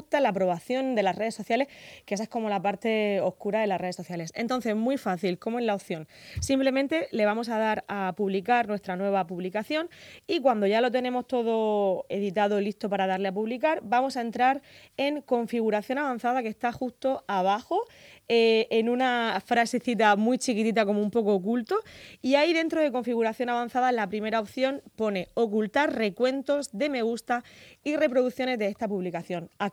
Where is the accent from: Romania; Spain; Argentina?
Spain; Murcia, Region of Murcia; Tengo que decir que no lo cambio por Murcia, porque yo soy muy de Murcia